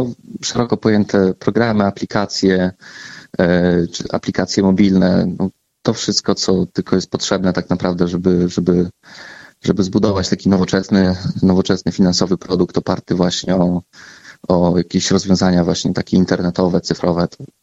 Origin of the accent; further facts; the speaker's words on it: Suwałki, Podlaskie Voivodeship, Poland; pochodzimy z Suwałk, czyli z tego regionu.